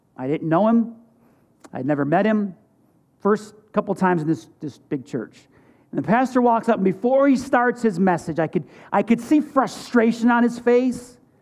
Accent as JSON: {"language": "English", "region": "New York", "country": "United States", "tie": "born or raised there", "said": "Now, I grew up Roman Catholic. I'm Sicilian. I grew up in New York."}